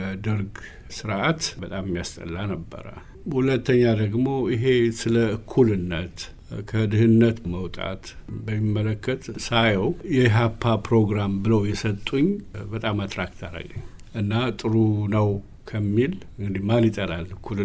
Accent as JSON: {"language": "Amharic", "town": "Dabat", "region": "Amhara", "country": "Ethiopia", "tie": "born or raised there", "also_born_or_lived": "Janora", "said": "አክቹዋሊ የተወለድኩት ጃኖራ የሚባል ቆላ ቦታ ነው፣ ጎንደር ክፍለ ሀገር ውስጥ ያለ ነው። ግን ያደግኩት ዳባት ነው። ጃኖራ አንድ በዳባት ወረዳ ውስጥ ያለ ቦታ ነው። በልጅነቴ በ3 ዓመቴ እዛ ዳባት መጥቼ እዛ ነው ያደግኩት።"}